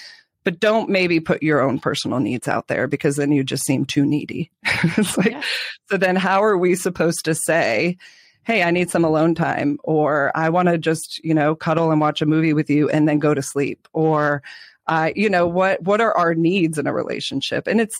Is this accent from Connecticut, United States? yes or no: yes; Connecticut, United States; moved away as an adult; also born or lived in New Hampshire; now in Georgia, United States; Because I'm a northerner too. I'm from Connecticut, New Hampshire, moved to South Georgia. So I like grew up my adult life in the South.